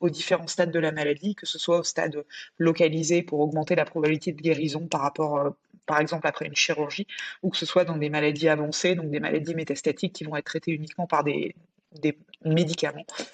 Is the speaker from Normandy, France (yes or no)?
no; Paris, Île-de-France, France; Moi, je suis parisienne, je suis fille de prof, deux profs d'anglais.